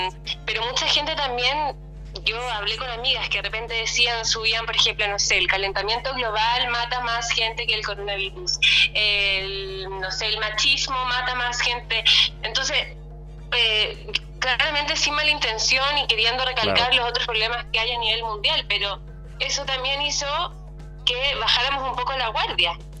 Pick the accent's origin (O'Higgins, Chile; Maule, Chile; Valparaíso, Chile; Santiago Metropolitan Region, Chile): Valparaíso, Chile; Viña del Mar; yo soy de Viña del Mar. Viña Marina de corazón.